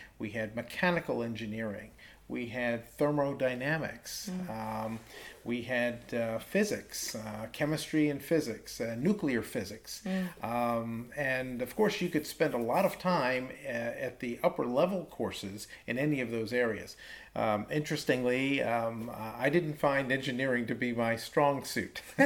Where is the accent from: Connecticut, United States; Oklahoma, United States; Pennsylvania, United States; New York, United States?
Pennsylvania, United States; Philadelphia; That's right. In inner city of Philadelphia, in a predominantly black neighborhood, I can honestly say that most of my peers were not doing things like that.